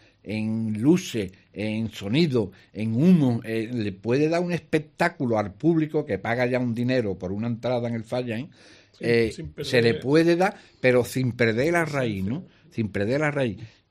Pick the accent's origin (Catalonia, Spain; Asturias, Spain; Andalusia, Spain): Andalusia, Spain; Cádiz; Fui pregonero de mi barrio, del Mentidero